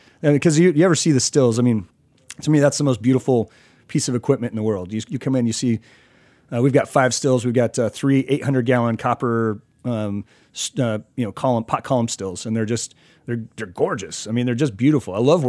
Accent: Colorado, United States; I grew up in Southern Colorado.

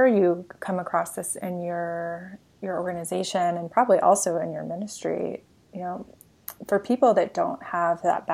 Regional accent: Houston, Texas, United States; I grew up in Houston and went to a Baptist school

